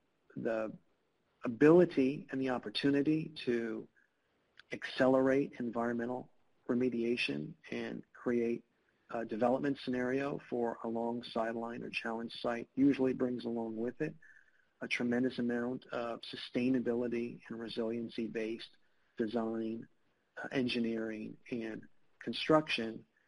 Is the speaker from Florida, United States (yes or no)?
yes; Florida, United States; I'll put a shout out for my home state, the state of Florida